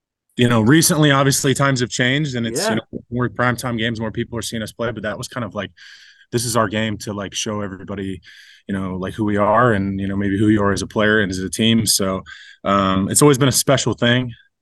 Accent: Ohio, United States; I grew up in Ohio, so, like, I was always going to be watching the Lions game on Thanksgiving.

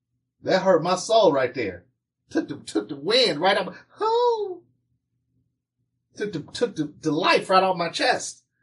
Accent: Cincinnati, Ohio, United States; Listen, I'm from Cincinnati. I'm here in Cincinnati.

